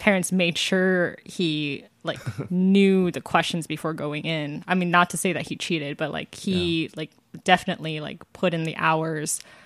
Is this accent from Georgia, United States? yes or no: yes; Georgia, United States; I'm from Georgia, and that's still a thing, by the way.